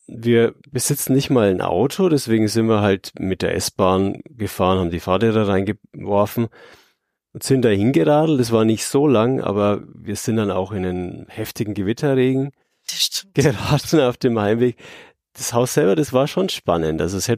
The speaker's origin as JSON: {"language": "German", "town": "Fürth", "region": "Bavaria", "country": "Germany", "tie": "born or raised there", "said": "Also ich bin sogar aus Fürth, in Fürth geboren. Ich kenne das halt gar nicht anders."}